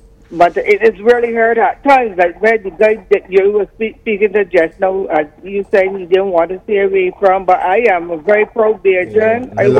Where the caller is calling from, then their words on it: Dominica; I'm calling from Dominica.